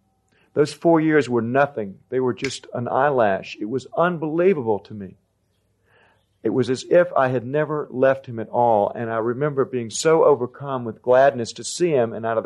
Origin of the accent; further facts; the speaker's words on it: Durham, North Carolina, United States; because my dad was from Durham and Rose Bowl, as I said, and I grew up around Duke, and Duke had an engineering school